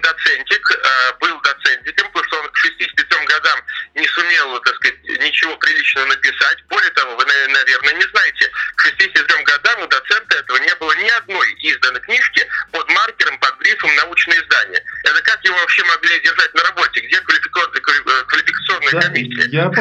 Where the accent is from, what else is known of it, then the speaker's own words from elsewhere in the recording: Moscow, Russia; а я москвич, и, в общем-то, очень редко бываю в Ленинграде